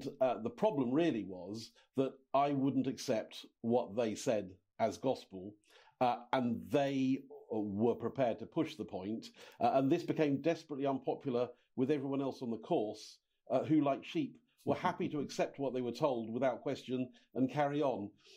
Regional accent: Hong Kong; born there; I was born in Hong Kong, a child of the empire, you might say. And then my father was in the Royal Navy, lived in various places around the globe.

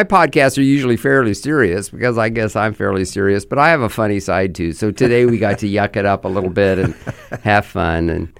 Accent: Lakeland, Florida, United States; little did we know growing up in Lakeland, Florida, how could we have envisioned in the 60s all that's happened since then?

